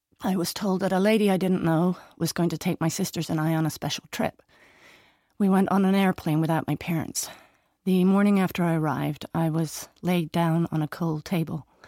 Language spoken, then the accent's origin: English; Midwest, United States; I grew up in Midwest America. My father was a church minister and my parents had very strict conservative beliefs.